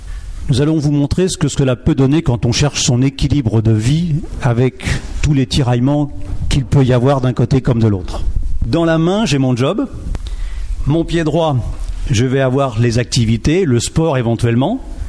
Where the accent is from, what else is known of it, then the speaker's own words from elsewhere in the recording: Nantes, Pays de la Loire, France; Et nous venons de Nantes.